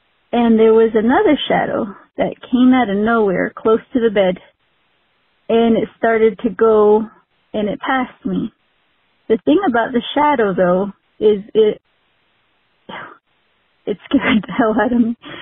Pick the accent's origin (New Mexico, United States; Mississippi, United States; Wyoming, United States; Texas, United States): New Mexico, United States; I'm from New Mexico.